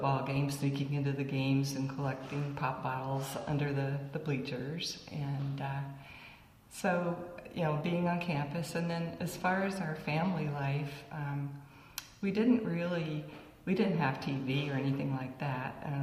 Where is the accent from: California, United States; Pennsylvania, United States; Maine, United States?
Maine, United States; Orono; also born or lived in Bangor, United States; I was born in Bangor, Maine in 1939, and I grew up next to campus, the University of Maine. That was the only University of Maine at the time, and that was in Orono, Maine.